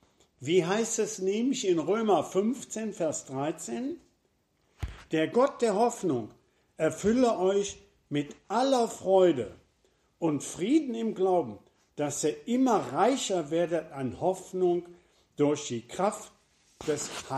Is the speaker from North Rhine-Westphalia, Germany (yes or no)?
yes; Marl, North Rhine-Westphalia, Germany; Ich komme aus Marl, aus der Friedenskirche